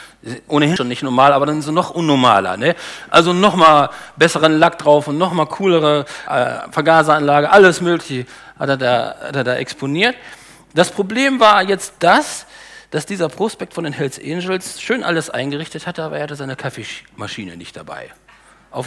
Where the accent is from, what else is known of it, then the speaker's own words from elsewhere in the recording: Bad Salzuflen, North Rhine-Westphalia, Germany; Herzliche Grüße aus meiner Heimatstadt, von meiner Familie aus Bad Salzuflen zu euch.